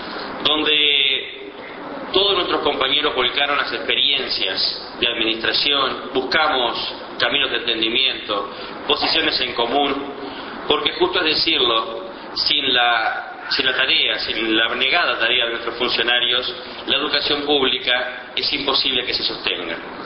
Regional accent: Uruguay; identidad nacional, indisolublemente asociada a nuestro criterio de por qué somos distintos como orientales, como uruguayos insertos en América Latina.

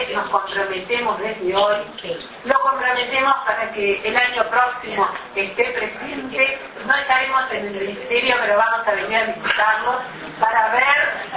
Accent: Uruguay; nos enorgullece como uruguayo

